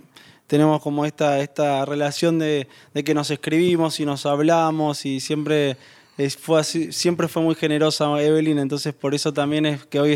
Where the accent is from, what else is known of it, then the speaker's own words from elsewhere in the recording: Buenos Aires, Argentina; born there; Nací en el barrio de Belgrano, en el año 1977, en una casa de esas de antes, con mis padres, después nació mi hermano y mi hermana, mis abuelos paternos vivían muy cerca, del otro lado de Cabildo y Congreso. Eran esos barrios de Buenos Aires